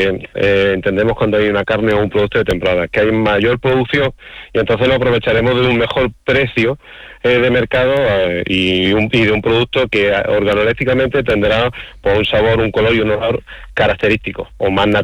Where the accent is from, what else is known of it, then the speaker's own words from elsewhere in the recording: Cuevas del Campo, Andalusia, Spain; Y entre ellos pues se encuentra mi pueblo, que se llama Cuevas del Campo.